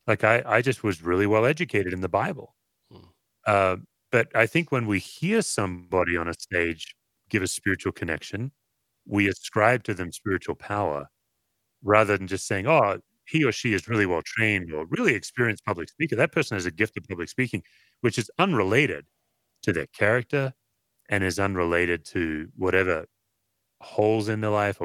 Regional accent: Australia; Like, I'm an Aussie, and we Australians actually, we work hard to make you believe that we're laid back and relaxed.

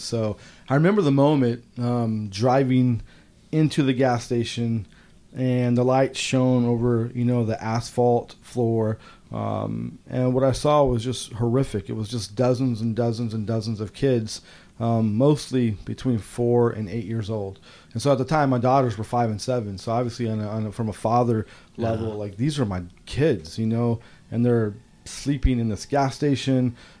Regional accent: California, United States; And I grew up just outside of Oakland, California.

